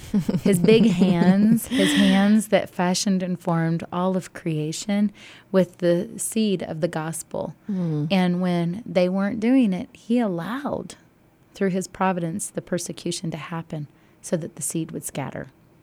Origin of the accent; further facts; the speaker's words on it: the South, United States; I can't help that I'm from the South.